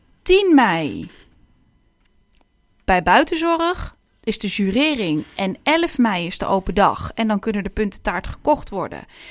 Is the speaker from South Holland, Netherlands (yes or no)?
no; Veenendaal, Utrecht, Netherlands; also born or lived in Rhenen; ik ben in het Juliana ziekenhuis geboren, maar dat stond op Renes grondgebied. Dus ja. Officieel ben ik in Renen geboren. Ik ben op dag 2 wel naar Veenendaal gekomen